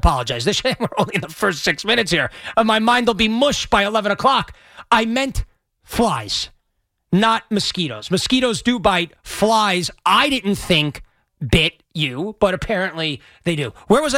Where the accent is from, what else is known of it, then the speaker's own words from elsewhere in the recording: New York, United States; And as a guy that, obviously growing up in New York where you see like no blondes your entire life